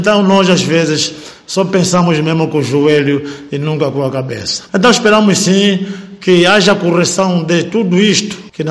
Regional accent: Angola; nós somos angolanos

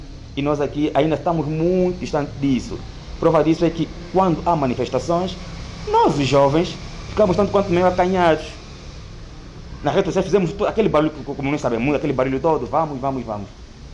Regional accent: Luanda, Angola; now in Lunda Norte, Angola; Sou natural de Luanda, do município de Kazenga. Já vivo na Lunda Norte há mais de 18 anos, né? E sinto-me bem aqui, estar aqui na Lunda Norte. E também, então, essa acho que é a segunda província que eu escolhi para ser natural.

